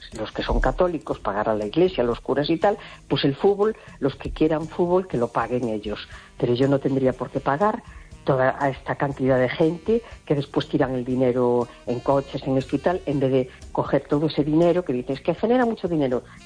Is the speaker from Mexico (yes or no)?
no; Spain; born there; Y soy española porque nací aquí.